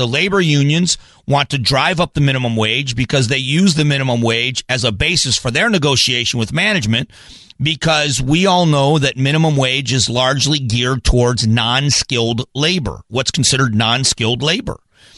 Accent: Arizona, United States; I've got a newspaper reporter in my home state of Arizona, down in Tucson, much closer to the border than where I am

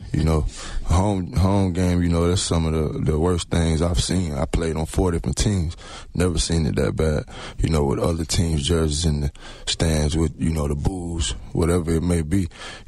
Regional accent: South Carolina, United States; now in Virginia; You know, I'm from South Carolina, but, you know, it's the North Carolina Panthers.

